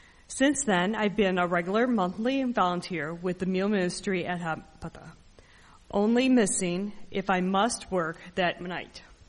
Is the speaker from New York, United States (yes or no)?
no; Chicago, Illinois, United States; I'm from Chicago, I'm a nurse, I've worked with people of all different ethnicities